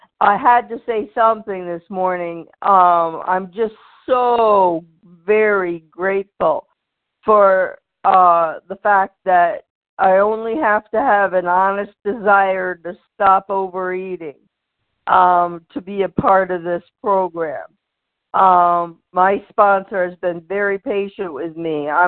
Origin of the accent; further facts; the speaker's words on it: Maine, United States; I'm from Maine